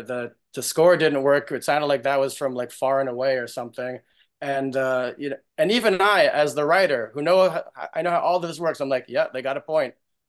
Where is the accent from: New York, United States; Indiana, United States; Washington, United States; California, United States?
New York, United States; I grew up in New York. My dad was like a businessman